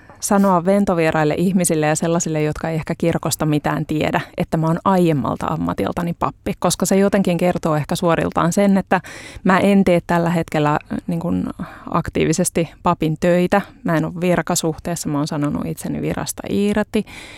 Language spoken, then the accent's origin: Finnish; Hyvinkää, Uusimaa, Finland; Mun tarina alkaa Hyvinkäältä. Mä oon Hyvinkäältä kotoisin